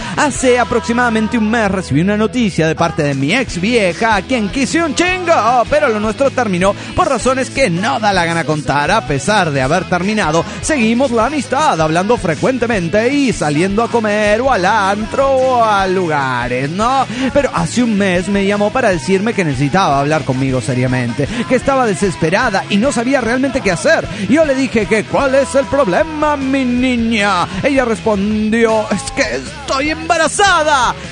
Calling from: Puno, Peru; de Puno, Perú.

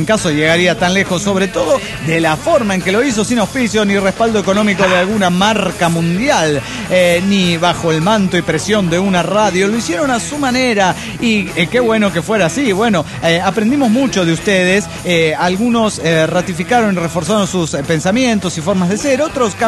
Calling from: Santa Fe, Argentina; de Santa Fe, Argentina.

